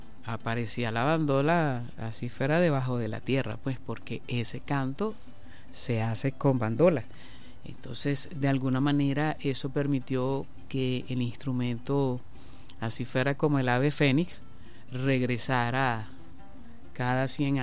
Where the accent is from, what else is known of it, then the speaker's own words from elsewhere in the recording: Venezuela; como pueblo, como gente, como venezolanos